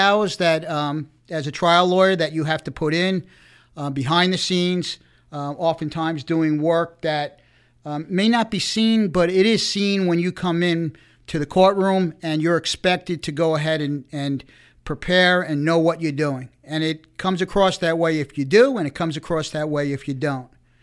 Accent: Islip Terrace, New York, United States; My sister and I were raised in Islip Terrace by these two amazing parents, went to East Islip High School, and then both of us were first generation in our family to go to college.

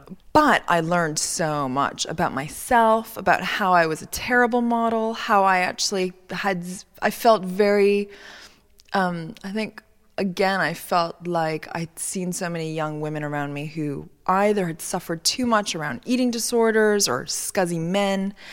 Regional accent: Montreal, Quebec, Canada; I grew up in Montreal in Canada. I grew up in a very open and diverse family environment. My father is Lebanese-Iranian. My mother was Chinese.

